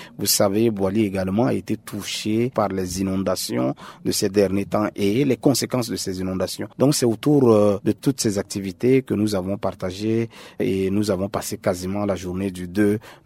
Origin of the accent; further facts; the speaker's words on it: Central African Republic; chez nous, en Centrafrique